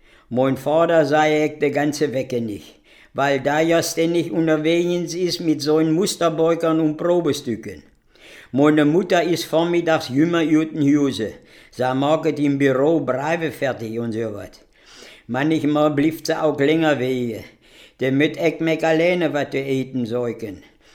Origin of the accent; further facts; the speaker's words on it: Lower Saxony, Germany; Ich komme aus Sülpke. Ich bin plattdeutsch aufgewachsen.